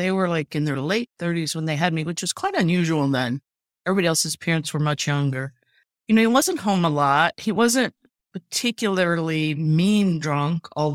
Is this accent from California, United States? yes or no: no; Urbana, Ohio, United States; Yeah, I grew up in Urbana. It was a manufacturing town when I was growing up. I'm 58, so what, in the 60s and 70s.